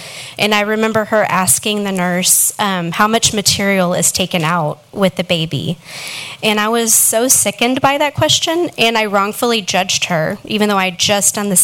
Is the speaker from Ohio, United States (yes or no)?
no; Fort Worth, Texas, United States; I'm from Fort Worth. I grew up with divorced parents.